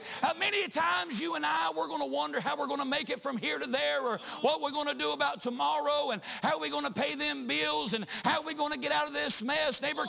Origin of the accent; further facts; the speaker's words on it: North Carolina, United States; Now listen, I'm from North Carolina